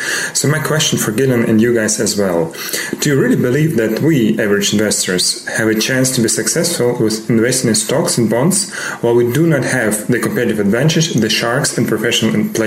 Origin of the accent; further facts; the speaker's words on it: Frankfurt, Hesse, Germany; I'm from Frankfurt, Germany.